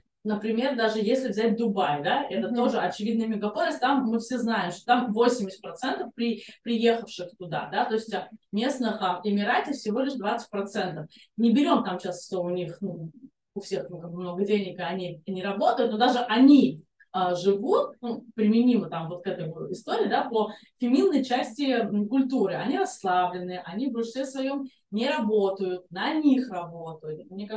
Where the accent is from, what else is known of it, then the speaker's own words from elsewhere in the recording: Moscow, Russia; я сама коренная москвич